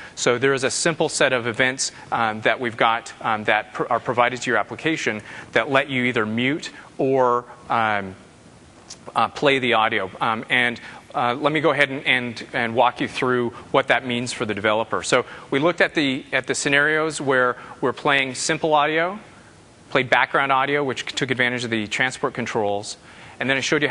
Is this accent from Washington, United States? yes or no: yes; Seattle, Washington, United States; since I'm from Seattle